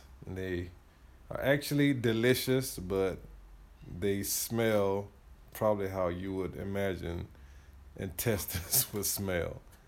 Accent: Georgia, United States; I am from Georgia.

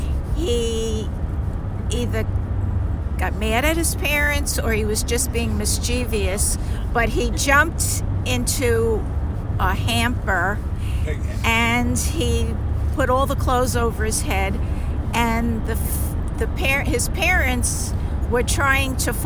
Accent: Astoria, New York, United States; Oh, I grew up in Astoria, Long Island.

